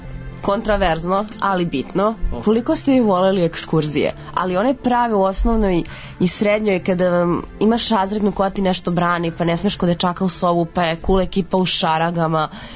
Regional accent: Mitrovica, Mitrovica District, Kosovo; Ja sam iz Bronxa.

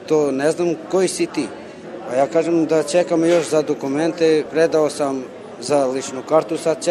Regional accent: Kosovo Polje, Kosovo; imam 28 godina, dolazim iz Kosovo Polje, živim sa majku i petoro dece i sa ženom.

